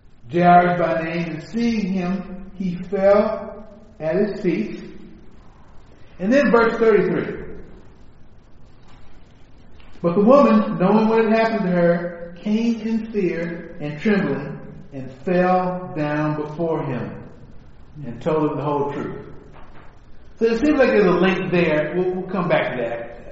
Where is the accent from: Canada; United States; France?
United States; Detroit, Michigan; I remember pastoring in a neighborhood that I was raised in Detroit.